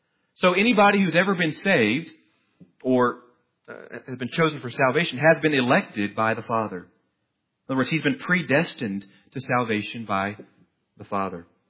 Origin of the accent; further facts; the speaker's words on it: Oklahoma, United States; And I'm from Oklahoma, so I read a little bit slower.